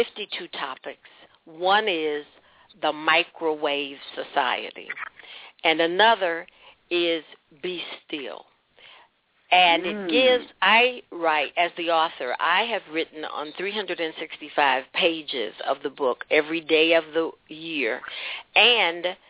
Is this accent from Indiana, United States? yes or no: yes; Indianapolis, Indiana, United States; You know, I'm from Indianapolis, so you have to get out of Hallville, where I was raised.